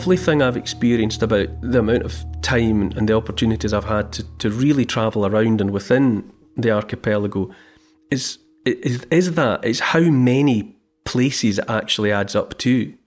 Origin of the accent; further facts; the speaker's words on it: Dumfries, Scotland, United Kingdom; I grew up in Dumfries, which is in southwest Scotland. It's only 20-odd miles from Carlisle, which is in England.